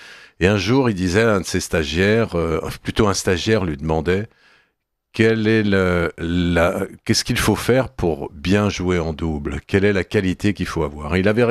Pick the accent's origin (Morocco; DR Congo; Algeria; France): France; quand on est français, jouer sur un grand chelem en France, c'est quand même quelque chose qui est rare.